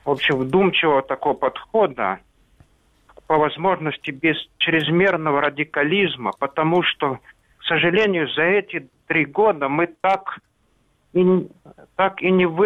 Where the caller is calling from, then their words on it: Sloviansk, Donetsk Oblast, Ukraine; из Славянска.